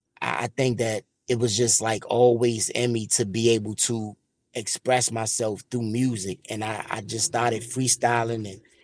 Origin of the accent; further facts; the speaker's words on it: Washington, District of Columbia, United States; like growing up in Washington, D.C., watching people being, you know, being murdered, losing their life